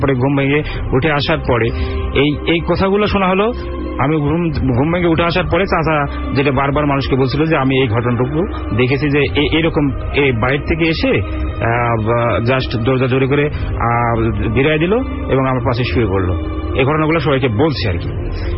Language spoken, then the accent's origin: Bangla; Natore, Rajshahi Division, Bangladesh; আমার দেশের বাড়ি হচ্ছে উত্তরবঙ্গ নাটোরে। নাটোরে তো নাটোরের শহর থেকে 13 কিলো উত্তরে আমাদের সেই জায়গাটার নাম হচ্ছে নলডাঙ্গা।